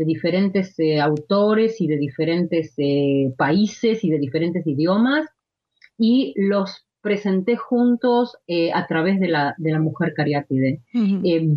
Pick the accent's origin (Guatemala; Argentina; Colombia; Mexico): Argentina; Buenos Aires; born there; Yo nací en Buenos Aires y, bueno, viví en el Atlántico.